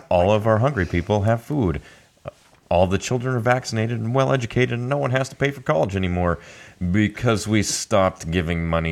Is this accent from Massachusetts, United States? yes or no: no; Idaho, United States; We're from Idaho, remember?